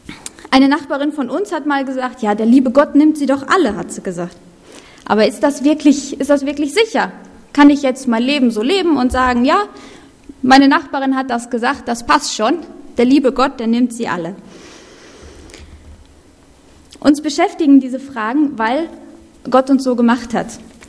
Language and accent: German; Germany; Wir sind ja in Deutschland. Wir sind Deutsche und wir mögen es gerne schwarz auf weiß.